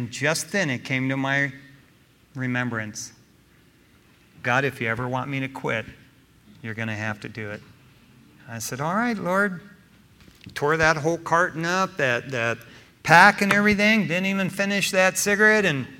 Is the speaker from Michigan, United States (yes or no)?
yes; East Detroit, Michigan, United States; Yeah, I'm from East Detroit, Michigan.